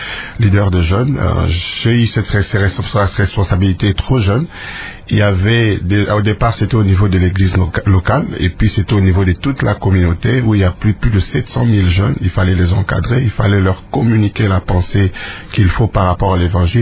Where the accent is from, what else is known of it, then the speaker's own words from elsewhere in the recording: Kinshasa, DR Congo; also born or lived in Kisangani; J'ai grandi beaucoup plus à Kinshasa. Mais la naissance, c'est à Kisangani, à l'hôpital de Kisangani, général de Kisangani, je crois ça.